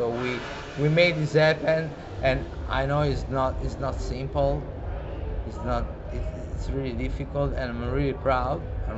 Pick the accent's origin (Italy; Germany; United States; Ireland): Italy; I'm from from Italy.